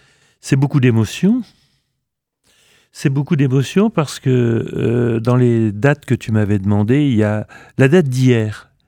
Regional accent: Longwy, Grand Est, France; Non, j'ai grandi à Longwy.

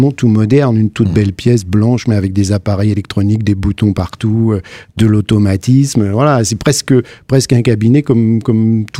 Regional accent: Mirecourt, Grand Est, France; Non, j'ai grandi à Mirecourt, la capitale des violons et de la lutherie.

